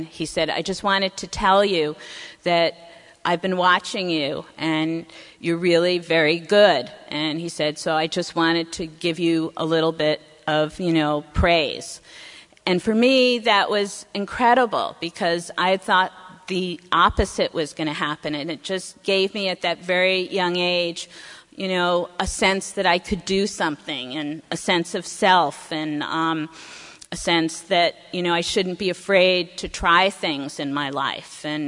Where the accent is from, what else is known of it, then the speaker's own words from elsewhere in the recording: Scarsdale, New York, United States; I grew up in Scarsdale, New York, which is in Westchester County, and it's sort of a somewhat affluent suburb